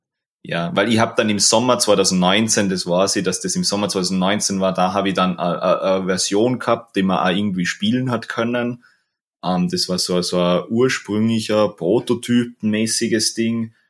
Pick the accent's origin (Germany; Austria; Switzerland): Austria; Innsbruck, Tyrol; now in Vienna, Austria; Also wie ich bin eigentlich aus Innsbruck, das ist der Nähe von Innsbruck und bin 2017 bin ich nach Wien gezogen.